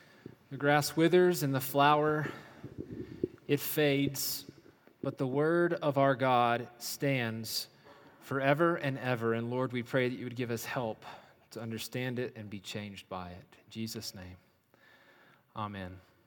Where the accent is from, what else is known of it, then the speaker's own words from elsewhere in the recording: United States; my home country